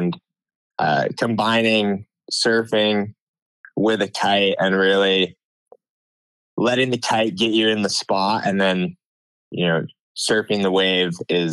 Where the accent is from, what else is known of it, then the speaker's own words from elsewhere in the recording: Ithaca, New York, United States; the wind is consistent and not so gusty and stuff like that is actually quite a bit easier after growing up in Ithaca.